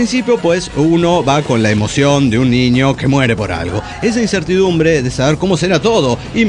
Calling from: Potosí, Bolivia; de Potosí, Bolivia.

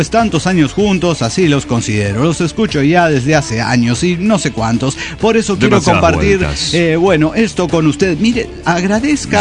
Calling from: Aguascalientes, Mexico; de Aguascalientes.

